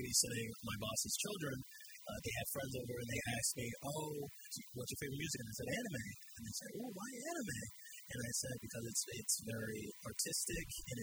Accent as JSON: {"language": "English", "country": "United States", "said": "because as you can see, I'm like an American. I can't really understand. I was never really taught Japanese"}